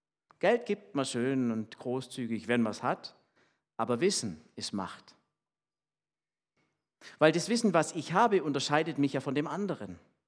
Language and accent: German; Malawi; ich komme ja aus Malawi.